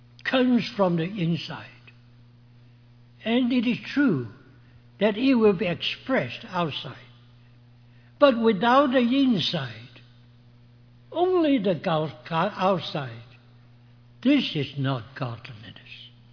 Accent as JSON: {"language": "English", "country": "China", "said": "You may not know it, but I came from China."}